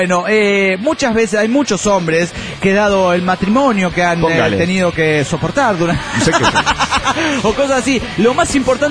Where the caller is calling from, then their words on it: Caracas, Capital District, Venezuela; de Caracas, Venezuela.